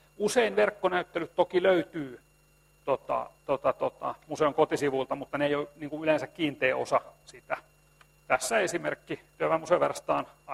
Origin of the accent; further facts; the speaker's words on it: Tampere, Pirkanmaa, Finland; tuun Tampereelta